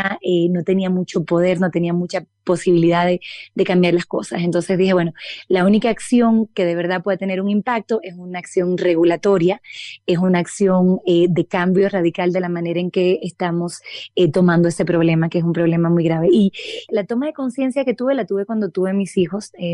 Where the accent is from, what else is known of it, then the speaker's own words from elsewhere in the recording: Santo Domingo, Dominican Republic; also born or lived in Paris, France; Soy francesa y dominicana. Nací en París y crecí en República Dominicana. Soy una francesa de República Dominicana porque fui al liceo francés y estuve muy vinculada con la comunidad francesa de Santo Domingo, de la que soy parte